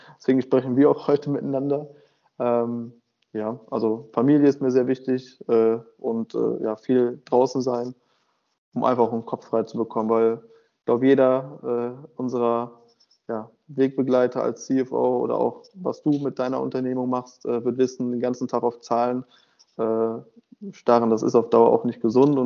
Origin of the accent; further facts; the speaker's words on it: North Rhine-Westphalia, Germany; Das ist mir wichtig als Rheinländer.